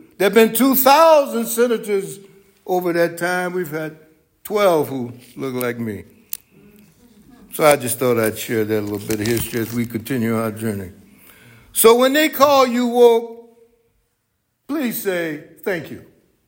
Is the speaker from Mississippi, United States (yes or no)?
yes; Mississippi, United States; the election of our first black senator from my home state, good old state of Mississippi.